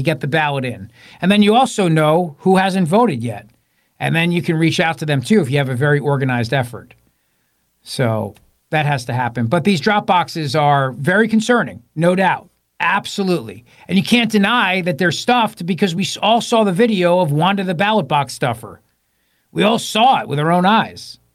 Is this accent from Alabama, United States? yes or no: no; New Jersey, United States; Listen, I grew up in Jersey politics. I know cheating.